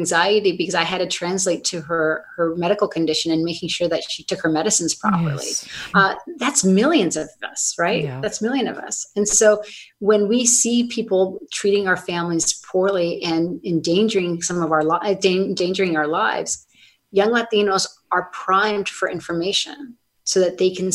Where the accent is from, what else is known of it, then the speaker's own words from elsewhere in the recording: Sonoma, California, United States; I grew up in Sonoma, and I was in college when Pete Wilson rose to power.